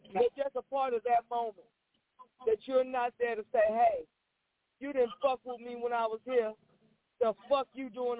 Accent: Jamaica; I'm Jamaican. She's Jamaican.

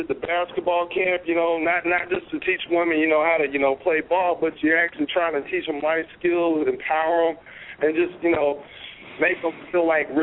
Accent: California, United States; I am from California, so I'm putting a little spin on the Dallas scene.

